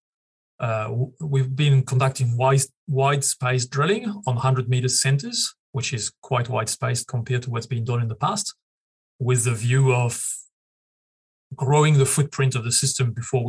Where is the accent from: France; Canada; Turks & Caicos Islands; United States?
France; I mean, not that it phases me being a native, being born and raised in France, but for most of my Australian colleagues, it can be a challenge.